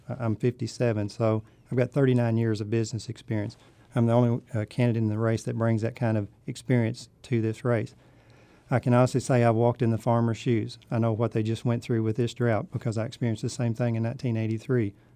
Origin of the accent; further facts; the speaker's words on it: Kentucky, United States; You know, I was born and raised in Graves County. I grew up on a farm.